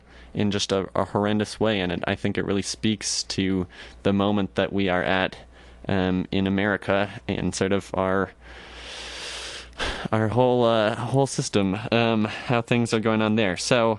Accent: Minneapolis, Minnesota, United States; I'm from Minneapolis, and so a lot of people there

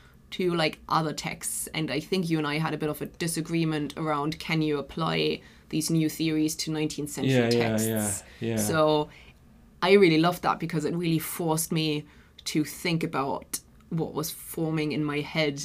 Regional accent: Germany; Because obviously I'm from Germany

